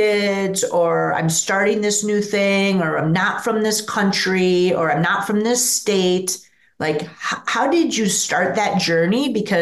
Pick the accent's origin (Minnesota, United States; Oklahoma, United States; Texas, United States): Minnesota, United States; No wonder people don't think I'm a Minnesotan